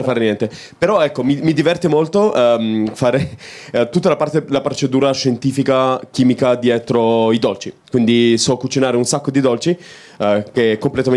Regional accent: Romania; hanno visto che sono romeno

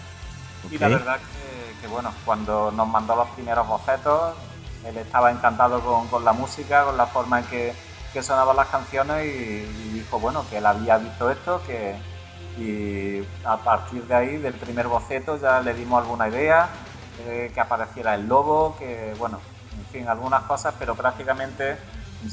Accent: Spain; desde España.

